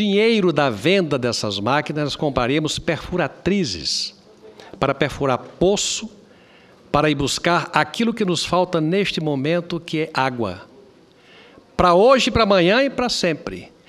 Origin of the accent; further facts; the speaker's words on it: Rio Grande do Norte, Brazil; Eu, como potiguar, agradeço a tudo que chega ao meu estado.